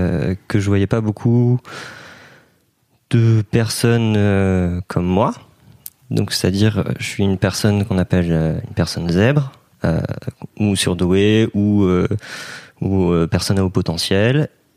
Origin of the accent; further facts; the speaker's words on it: Brittany, France; je suis breton et j'ai 22 ans cette année.